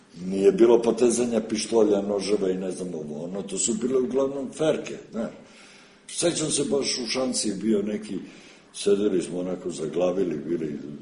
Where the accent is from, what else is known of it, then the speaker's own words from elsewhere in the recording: Belgrade, Serbia; ja sam odrastao na Čukarici